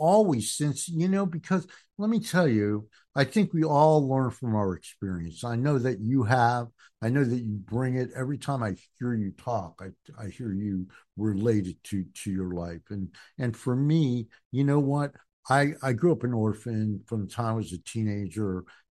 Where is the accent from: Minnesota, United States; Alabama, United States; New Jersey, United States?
New Jersey, United States; also born or lived in Montgomery County; I realized when I moved from North New Jersey, from living behind a factory to Montgomery County, that I had made I had changed my life because the white kids in Montgomery County weren't treated like the kids in North New Jersey.